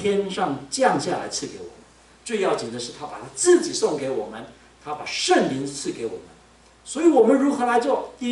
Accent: China; 这是我们中国人创造一个最棒的一种所谓的计时器啊

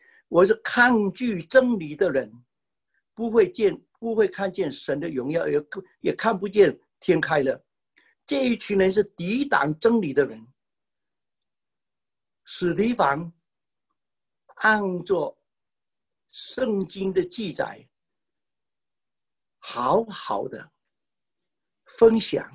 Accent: Malaysia; 我是马来西亚的

